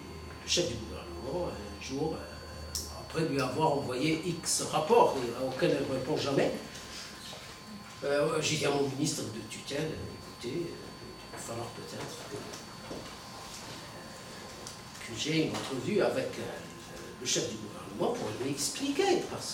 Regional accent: Morocco; chez nous au Maroc

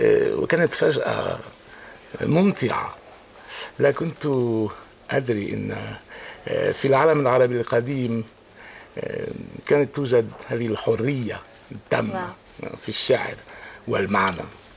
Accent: Niort, Nouvelle-Aquitaine, France; Arabic is a second language; أنا بالأول أنا كبرت في فرنسا في غرب فرنسا في مدينة صغيرة نيور

